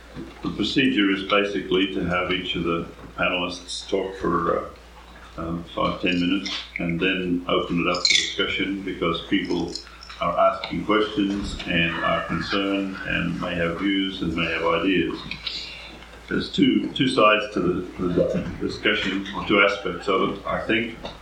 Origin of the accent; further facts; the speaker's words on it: Australia; And I come from Australia